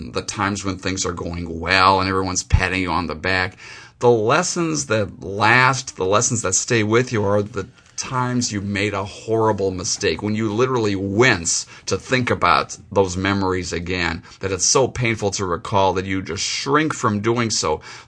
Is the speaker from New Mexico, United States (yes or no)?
no; Chicago, Illinois, United States; as a lifelong Chicagoan, the Chicago Cubs baseball team. Because I grew up in Chicago